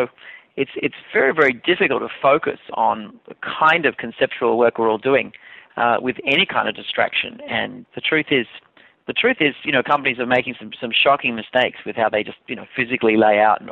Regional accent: Australia; now in New York City, United States; I'm in lovely downtown Manhattan where I live. And although I'm originally Australian, but I live in New York City.

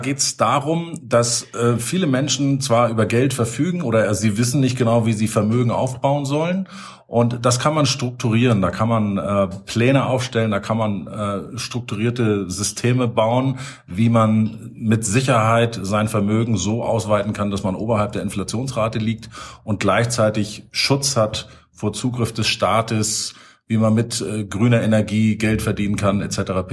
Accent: Hamburg, Germany; ich komme aus Hamburg, bin 54 Jahre alt.

